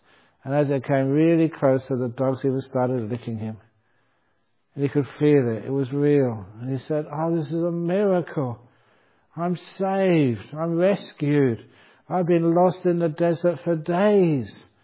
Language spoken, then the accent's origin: English; England, United Kingdom; when some of these Scotsmen, they say they know I'm an English, and sometimes they say this with some exaggeration, I'm sure.